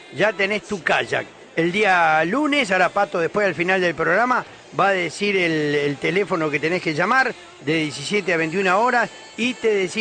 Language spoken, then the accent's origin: Spanish; Adrogué, Buenos Aires Province, Argentina; somos vecinos, yo soy de Adrogué, así que estamos ahí cercano